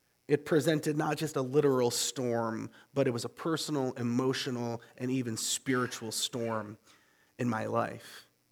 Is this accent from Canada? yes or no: yes; Canada; And I'm from Canada